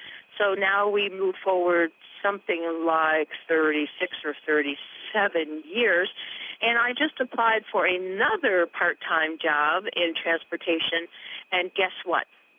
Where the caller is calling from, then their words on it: Rotterdam, New York, United States; I'm calling from Rotterdam, New York.